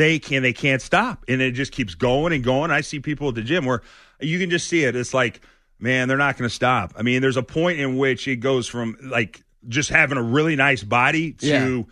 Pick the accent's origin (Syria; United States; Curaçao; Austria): United States; the South; I'm from the South. I got Southern sensibilities.